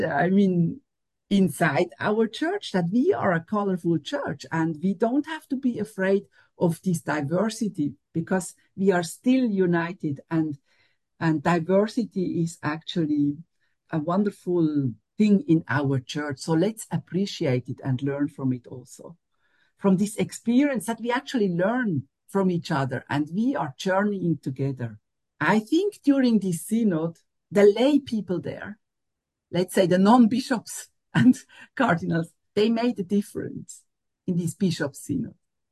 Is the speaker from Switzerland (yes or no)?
yes; Switzerland; Me, I'm from Switzerland